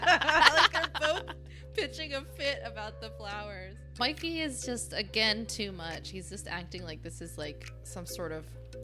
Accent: Massachusetts, United States; from Massachusetts, if you guys didn't know.

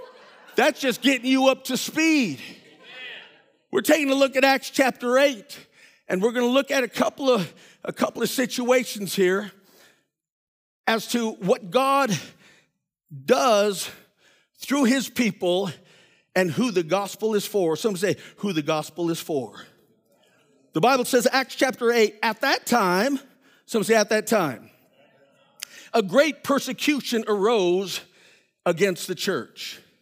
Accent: Billings, Montana, United States; also born or lived in Fort Belknap; I was raised in Billings, Montana, largest city in Montana. But I'm from a little reservation called Fort Belknap, Montana, in northern Montana, about 35 miles south of the border.

